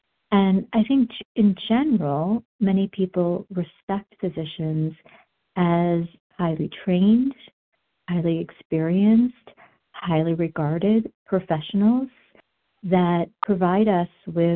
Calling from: Denver, Colorado, United States; I'm calling from Denver.

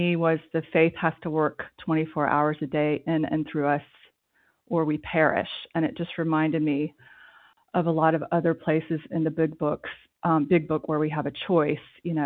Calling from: France; I'm calling in from France.

